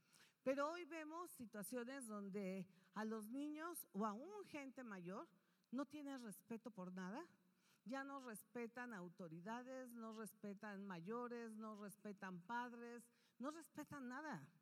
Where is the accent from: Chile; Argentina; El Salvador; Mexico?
Mexico; donde le hemos dado la espalda a Dios como pueblo mexicano